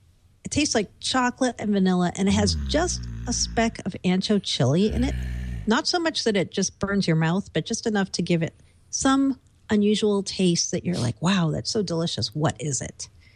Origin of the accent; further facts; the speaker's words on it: Massachusetts, United States; Both of us will because we're both from Massachusetts.